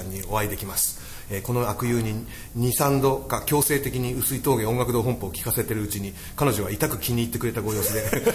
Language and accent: Japanese; Kumamoto, Japan; 私の実家は熊本なのですが、熊本にはこんな純朴な地域が残っています。